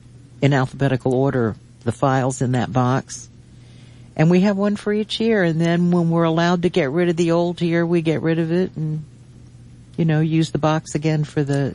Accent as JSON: {"language": "English", "town": "Norfolk", "region": "Virginia", "country": "United States", "tie": "born or raised there", "said": "I remember because I was raised pretty much in Norfolk, Virginia."}